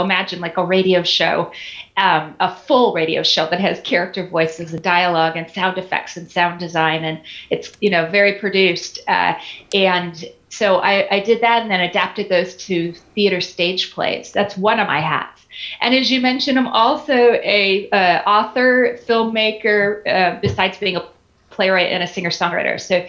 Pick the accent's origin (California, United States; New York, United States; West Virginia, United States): California, United States; also born or lived in Michigan, United States / Arizona, United States; I was raised in Michigan and then Arizona and then California. So most of my upbringing was California.